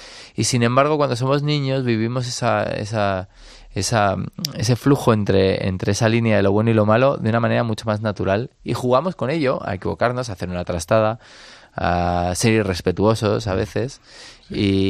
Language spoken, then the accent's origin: Spanish; Spain; el momento de comer es un ritual y en España lo vivimos como tal y no podemos olvidarnos de que No somos ingleses, ni noruegos, ni alemanes